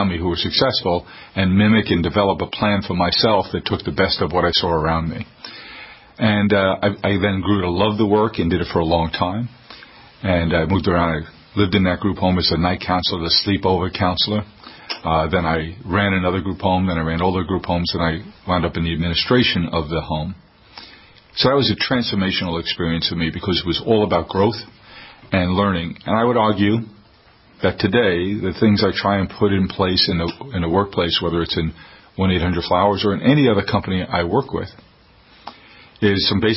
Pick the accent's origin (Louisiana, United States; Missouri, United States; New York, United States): New York, United States; New York City; I grew up in South Queens in New York City, a neighborhood out by Aqueduct Racetrack.